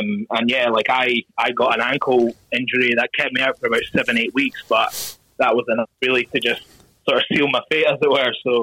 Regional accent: Scotland, United Kingdom; If, like me, being a Scottish international, I'm obviously not an EQP, English qualified player.

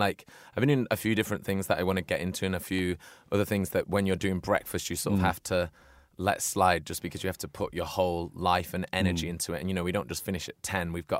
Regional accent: Manchester, North West England, United Kingdom; I met David Beckham because I grew up in Manchester and he played for Man United

